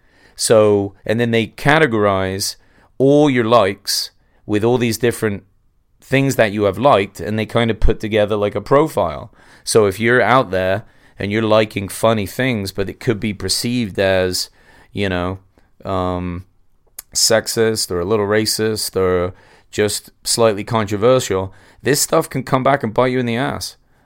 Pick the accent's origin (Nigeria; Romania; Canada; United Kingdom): United Kingdom; England; now in United States; I should know. I'm English, but I don't know.